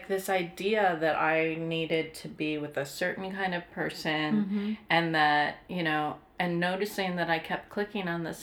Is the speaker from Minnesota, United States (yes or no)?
yes; Twin Cities, Minnesota, United States; I grew up in the Twin Cities, but it's more like Westchester, it's houses and yards